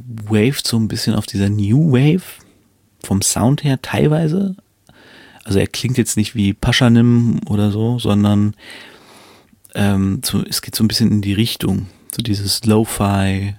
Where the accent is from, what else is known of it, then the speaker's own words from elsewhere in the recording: Hanover, Lower Saxony, Germany; Ich bin ja kein richtiger Norddeutscher. Aber der Rest von Deutschland denkt immer, dass wir Norddeutschen sind. Wir hier in Hannover. Also hundertprozentig norddeutsch würde ich uns jetzt nicht bezeichnen. Wir sind im südlichen Teil von Niedersachsen.